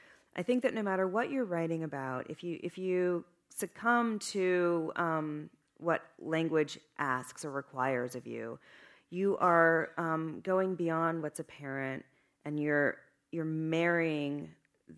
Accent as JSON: {"language": "English", "region": "California", "country": "United States", "tie": "born or raised there", "said": "I grew up in Northern California."}